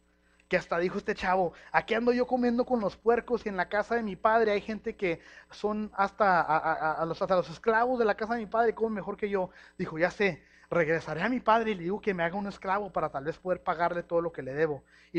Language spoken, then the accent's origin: Spanish; Mexico; yo soy todo un mexicano